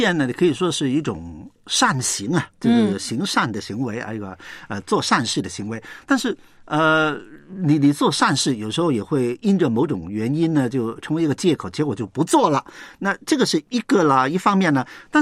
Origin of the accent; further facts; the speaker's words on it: Guangdong, China; 我们广东人就说